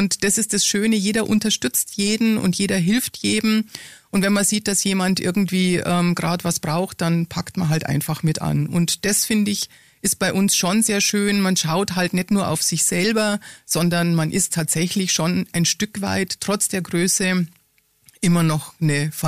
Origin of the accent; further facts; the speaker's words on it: Ingolstadt, Bavaria, Germany; now in Augsburg, Germany; also ich komme ursprünglich aus Ingolstadt, wohne in Augsburg und war auch in Peiting und Umgebung politisch unterwegs.